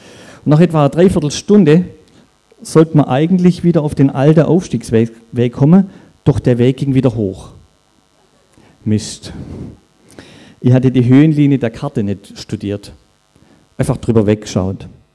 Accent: Baden-Württemberg, Germany; so wie hier in meiner Heimat, nicht weit von hier, Schramberg, Dunningen.

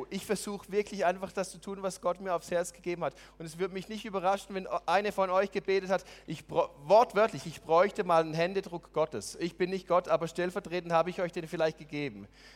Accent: Switzerland; hallo, ich bin aus der Schweiz

